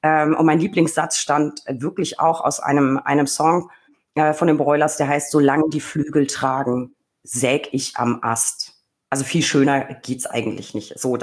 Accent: Bavaria, Germany; ist es meine Heimat. Es ist Franken.

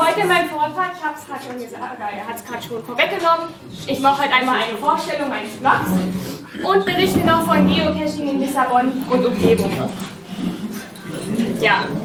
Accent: Eisenhüttenstadt, Brandenburg, Germany; Ich komme nämlich aus Eisenhüttenstadt.

